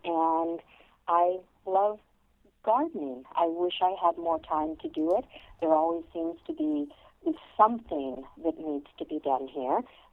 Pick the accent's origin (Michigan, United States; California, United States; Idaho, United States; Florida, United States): California, United States; also born or lived in Montana; Well, I was born in Montana, and my great-grandmother's home in Southern California, where I was raised.